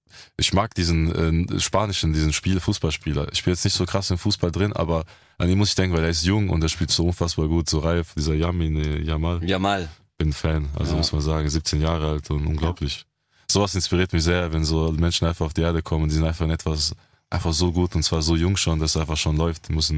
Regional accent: Speyer, Rhineland-Palatinate, Germany; Ja, ich bin in Speyer aufgewachsen

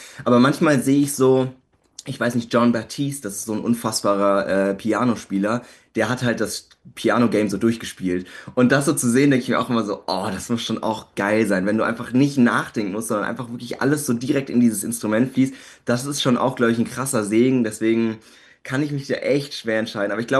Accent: Landsberg, Bavaria, Germany; ich bin ja auf dem Land aufgewachsen und mein Herz schlägt auch noch für Landsberg. Ich bin jetzt gerade in Berlin.

